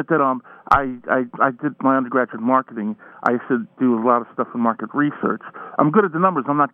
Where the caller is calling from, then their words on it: New Rochelle, New York, United States; and I'm from New Rochelle, actually.